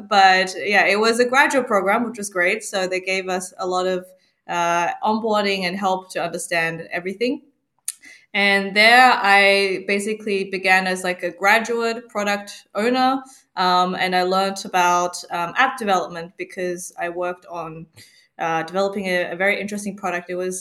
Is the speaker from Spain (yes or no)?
no; Australia; So how I got started in it, which was about 5 years ago, is I'm originally from Australia.